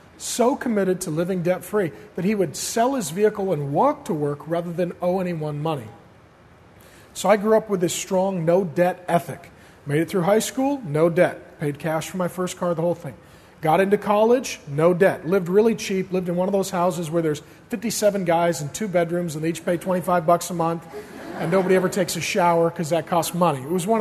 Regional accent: Spokane, Washington, United States; also born or lived in Grand Forks, North Dakota; See, I grew up in a poor working class home. I was born in Grand Forks, North Dakota. My dad was a construction worker, a union drywaller. There was no work there, so my family moved out to Spokane because we had relatives there

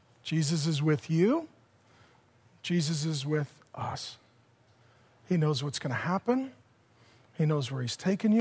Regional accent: Seattle, Washington, United States; I grew up in South Seattle next to the airport. Our family was poor.

